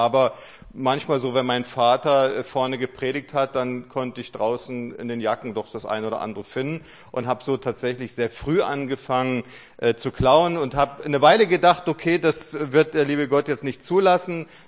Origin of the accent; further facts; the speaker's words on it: Freiburg, Baden-Württemberg, Germany; also born or lived in Cologne / Berlin; Ursprünglich geboren bin ich sogar in Köln, sind dann aber nach Freiburg gezogen, wo mein Vater Pastor war, sehr lange und dann später in Berlin.